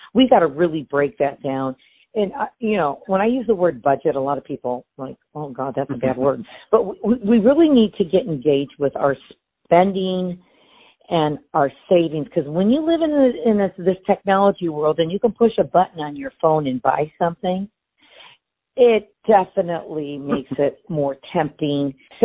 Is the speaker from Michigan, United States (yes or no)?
yes; Detroit, Michigan, United States; now in California, United States; I'm from Detroit and I moved to California with a couple thousand dollars.